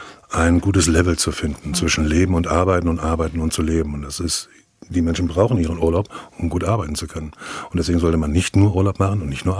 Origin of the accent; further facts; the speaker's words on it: Frankenberg, Germany; aufgewachsen, zur Schule gegangen, habe meine Ausbildung dort gemacht, habe noch ein riesengroßes Netzwerk, ganz viele Freunde dort. Und es ist meine Heimat, es bleibt meine Heimat und ich bin auch gerne in Frankenberg.